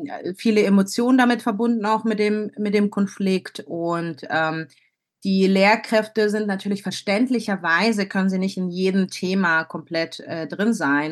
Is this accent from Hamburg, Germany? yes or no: yes; Hamburg, Germany; moved away as an adult; also born or lived in Dnipro, Ukraine; now in Israel; Ich bin in der Ukraine geboren, in Dnipro. Und mit 10 Jahren nach Deutschland mit meiner Familie ausgewandert, also mit meinen Eltern, Großeltern. Und bin dann in Hamburg aufgewachsen, zur Schule gegangen